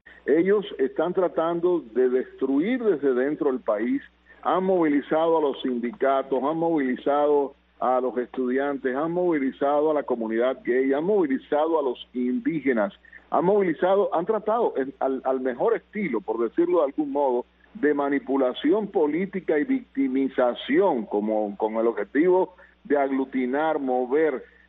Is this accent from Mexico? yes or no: no; Cuba; yo recuerdo en mi adolescencia en Cuba, cuando estudiaba